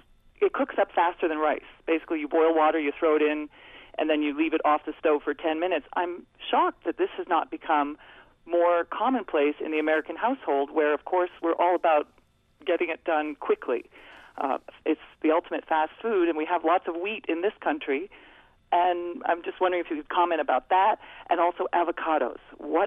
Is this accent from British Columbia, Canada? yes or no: no; Montreal, Quebec, Canada; I'm originally from Montreal, and yesterday was Canada Day.